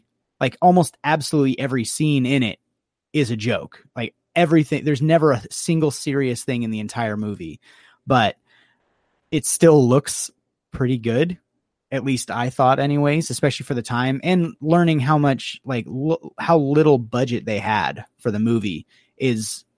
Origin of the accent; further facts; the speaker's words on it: United States; And I don't know if that's because we're American and that maybe that's more of something that you see in British humor that we just don't get to experience very much